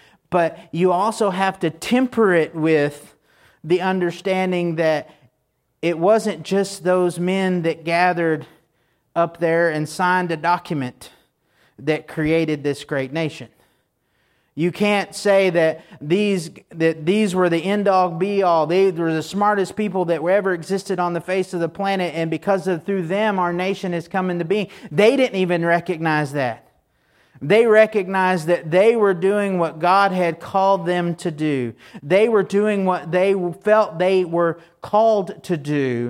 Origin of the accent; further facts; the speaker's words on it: Texas, United States; Growing up in Texas, there was only one thing that we liked more than the 4th of July, and that was Texas's Independence Day, but that's a Texas thing.